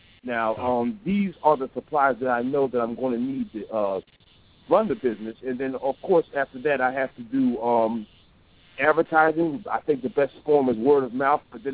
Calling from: Philadelphia, Pennsylvania, United States; I'm calling from Philly.

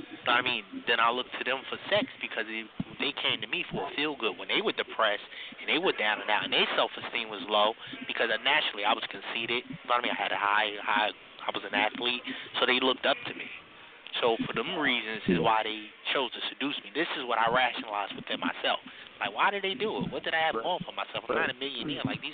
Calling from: Newark, New Jersey, United States; I'm calling from Newark, New Jersey

